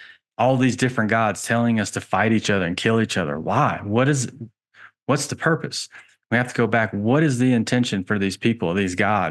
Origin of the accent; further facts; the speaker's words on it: Georgia, United States; And I'm a man from Georgia, and I have personally been to the Georgia Guidestones a couple times.